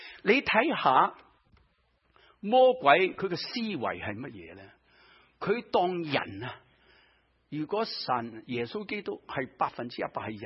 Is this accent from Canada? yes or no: no; Guangdong, China; 即是我们中国人，我们广东人考下你得不得